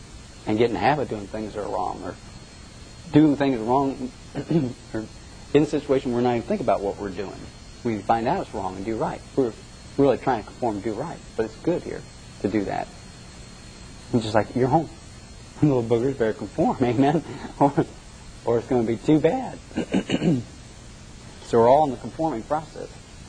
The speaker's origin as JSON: {"language": "English", "region": "Ohio", "country": "United States", "said": "Oh man, hey, I'm from Ohio."}